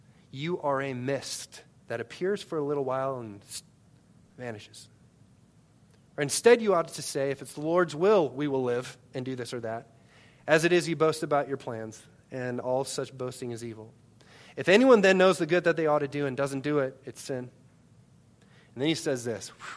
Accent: Storm Lake, Iowa, United States; born there; from the moment I was born in Storm Lake, Iowa on April 5th, 1982 in the morning

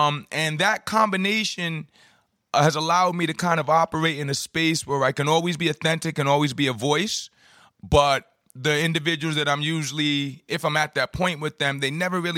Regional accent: Providence, Rhode Island, United States; I grew up here in Providence. You know, I was basketball and girls and all that sort of stuff.

